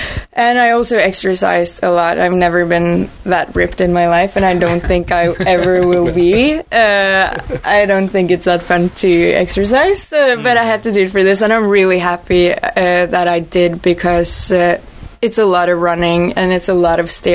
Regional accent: Oslo, Norway; I'm from Oslo, so that all happens in the coast, so we only get the money from it.

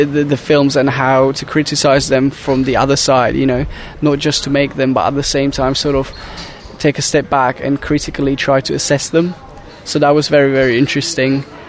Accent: Slovakia; I'm 21 years old and I'm from Slovakia.

